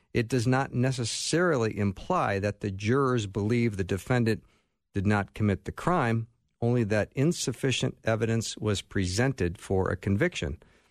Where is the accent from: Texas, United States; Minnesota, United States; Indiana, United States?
Minnesota, United States; Minneapolis; as a resident of Minneapolis, and so this is my hometown, and I've watched all that's gone on